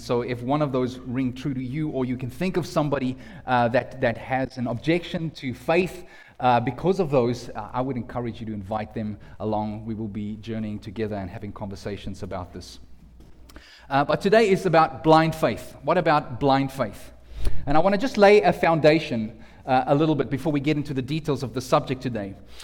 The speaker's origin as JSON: {"language": "English", "town": "Johannesburg", "region": "Gauteng", "country": "South Africa", "tie": "born or raised there", "said": "because I was growing up in Johannesburg"}